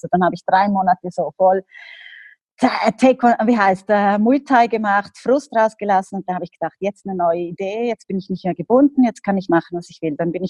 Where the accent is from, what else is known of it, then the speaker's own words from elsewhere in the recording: Liechtenstein; Zwei Liechtensteiner Jungs sind mich plötzlich angegangen als ein Liechtensteiner Junge.